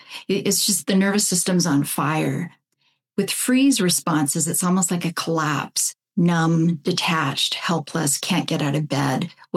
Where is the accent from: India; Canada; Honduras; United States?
Canada; I'm from Canada. You may detect some of that in my accent and voice.